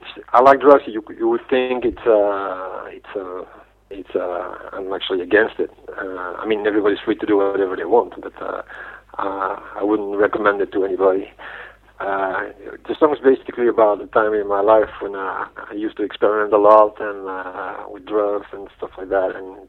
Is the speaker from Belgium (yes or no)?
yes; Belgium; I was like the only guy from Belgium.